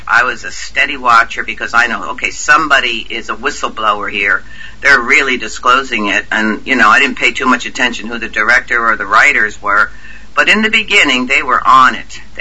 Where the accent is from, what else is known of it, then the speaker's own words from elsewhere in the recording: United States; I'm an American. Our country is the best country.